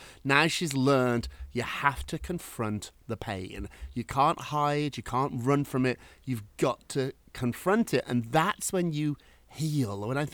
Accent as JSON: {"language": "English", "country": "United Kingdom", "tie": "born or raised there", "lives_now": "United States", "said": "when I was growing up in Britain"}